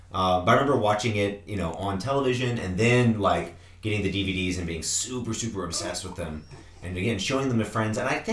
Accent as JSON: {"language": "English", "country": "Nigeria", "tie": "born or raised there", "said": "I grew up in West Africa"}